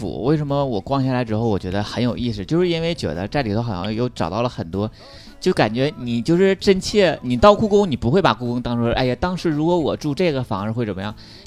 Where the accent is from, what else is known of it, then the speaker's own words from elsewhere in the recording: Northeast China, China; 尤其我们东北人，